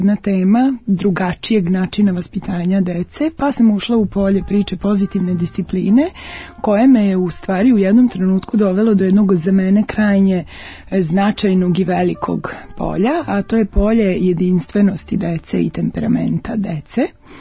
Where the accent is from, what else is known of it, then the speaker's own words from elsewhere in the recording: Novi Sad, Vojvodina, Serbia; 16 godina sam provela u savjetovalištu za porodicu Novosadske predškolske ustanove Radosno detinjstvo, jer dolazim iz Novog Sada.